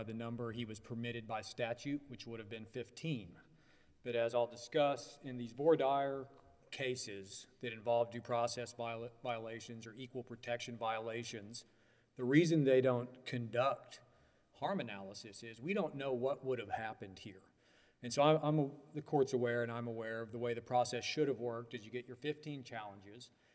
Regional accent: Houston, Texas, United States; I'm from Houston, Texas

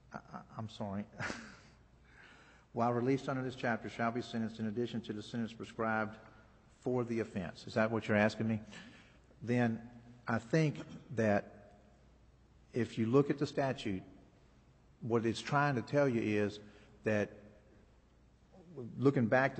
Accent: Shreveport, Louisiana, United States; I'm from Shreveport

